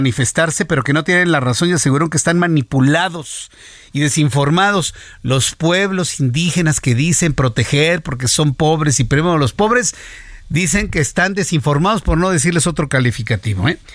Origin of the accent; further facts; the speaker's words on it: Mexico; el producto del mestizaje que somos los mexicanos.